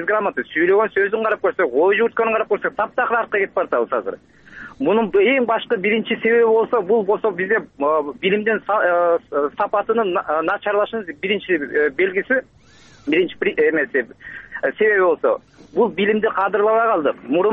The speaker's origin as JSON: {"language": "Kyrgyz", "region": "Bishkek", "country": "Kyrgyzstan", "said": "Мен Бишкектен болом"}